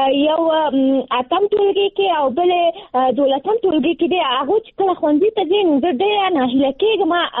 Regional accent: Nangarhar, Afghanistan; now in Kabul, Afghanistan

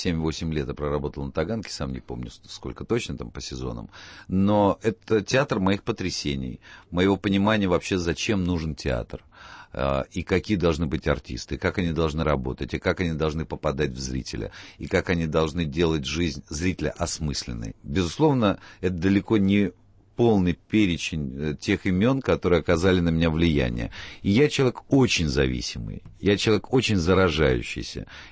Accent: Lviv, Lviv Oblast, Ukraine; moved away; Я во Львове школьные годы провел. И там занимался.

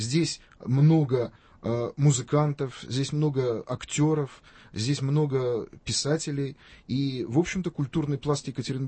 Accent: Ashgabat, Turkmenistan; moved away as an adult; now in Yekaterinburg, Russia; Я вообще родился, вырос в Средней Азии, заканчивал школу в Ашхабаде и первый курс университета.

